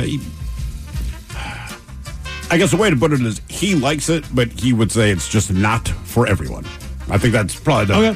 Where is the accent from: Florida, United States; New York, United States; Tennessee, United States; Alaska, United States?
Tennessee, United States; Memphis; I'm from Memphis. Did their whole life. I hate it.